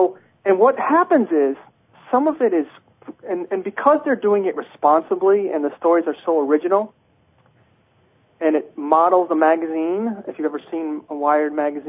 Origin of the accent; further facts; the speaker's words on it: Connecticut, United States; I'm from Connecticut.